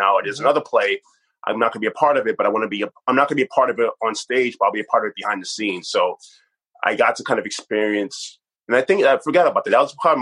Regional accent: New York City, New York, United States; growing up in New York City, we don't have those community theatres.

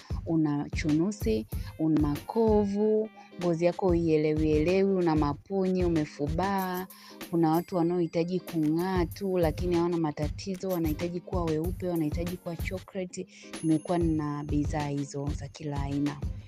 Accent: Morogoro, Tanzania; Natoka mkoa wa Morogoro

